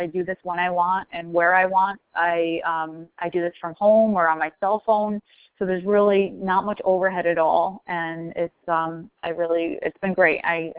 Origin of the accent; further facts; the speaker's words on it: New York, United States; Everyone, like I said … I'm from New York.